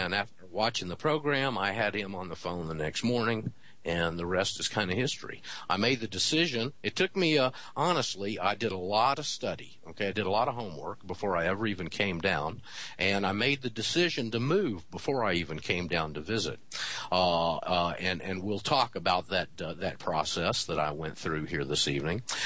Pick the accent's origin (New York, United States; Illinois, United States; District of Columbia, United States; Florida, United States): Florida, United States; Panama City; I was a smacky mouth radio disc jockey in my hometown of Panama City, Florida.